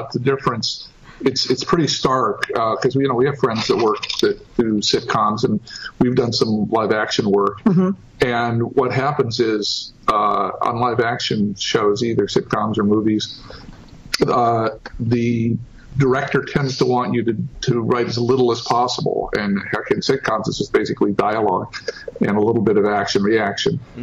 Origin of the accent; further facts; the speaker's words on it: Tennessee, United States; moved away as an adult; Neither one of us grew up here or knew anybody out here. So I came from Tennessee and she came from Texas.